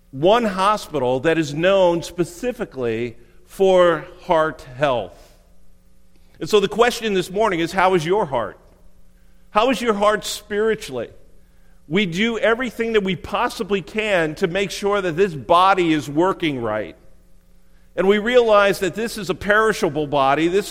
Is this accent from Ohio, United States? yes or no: yes; Cleveland, Ohio, United States; I grew up in Cleveland.